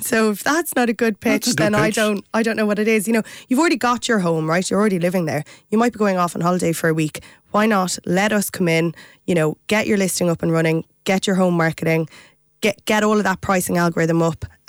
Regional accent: Limerick, Munster, Ireland; I'm from Limerick, so I'd love to get us down to the Treaty City myself.

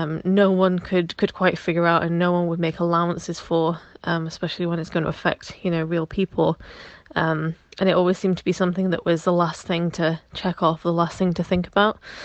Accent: England, United Kingdom; Essentially, as an English person, I think my view on it is kind of null and void.

